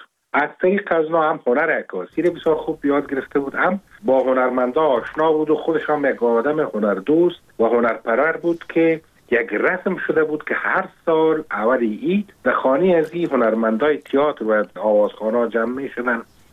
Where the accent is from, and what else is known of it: Kabul, Afghanistan; born or raised there